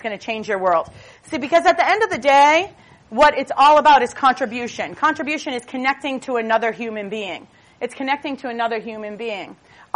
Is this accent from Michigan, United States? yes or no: no; Boston, Massachusetts, United States; I'm a tomboy from Boston, you know.